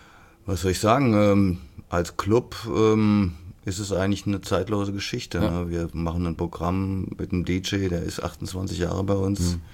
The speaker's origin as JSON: {"language": "German", "town": "Freiburg", "region": "Baden-Württemberg", "country": "Germany", "tie": "born there", "said": "Ja. Also ich bin in Freiburg im Breisgau geboren, 200 Meter vom Dreisamstadion weg."}